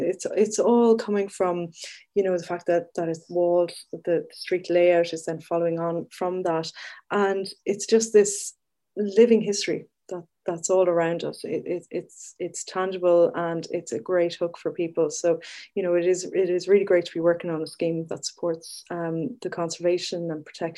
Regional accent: Munster, Ireland; especially because I'm from Tipperary, we've got four wall towns in the network.

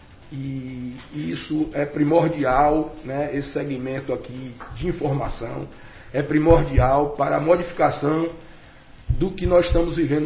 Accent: Ilhéus, Bahia, Brazil; fui criado dentro de clube aqui em Ilhéus

